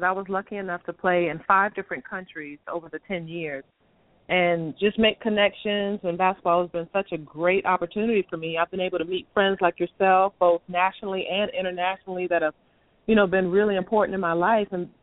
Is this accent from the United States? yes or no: yes; Charleston, South Carolina, United States; also born or lived in New York; Well, I am a Carolina native, true Southern Belle, down in Charleston, South Carolina. So I was born in New York.